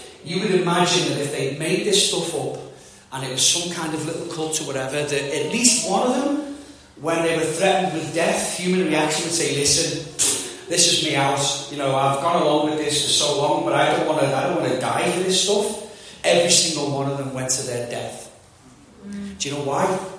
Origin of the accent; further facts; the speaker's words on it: Birkenhead, North West England, United Kingdom; born there; I was born in Birkenhead, which is on the Whittle, if you don't know it. We're about 4 hours drive. We're about 4 miles drive from Liverpool city centre